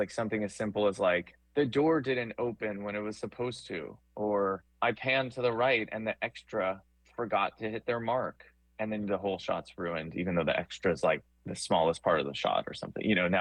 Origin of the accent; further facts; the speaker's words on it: Queens, New York, United States; I grew up in Queens and, you know, my parents had just a few cameras lying around the house.